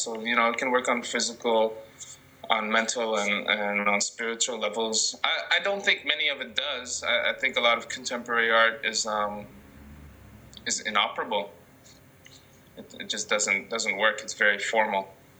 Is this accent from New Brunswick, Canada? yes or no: no; Toronto, Ontario, Canada; now in Vancouver, Canada; so he and my mother decided to emigrate here to Toronto. I grew up in Toronto but live in Vancouver now.